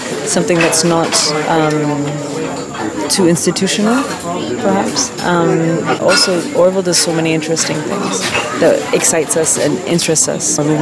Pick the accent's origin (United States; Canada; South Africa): Canada; now in United Kingdom; I'm from Canada, but I've been living in the UK for the last few years with my family.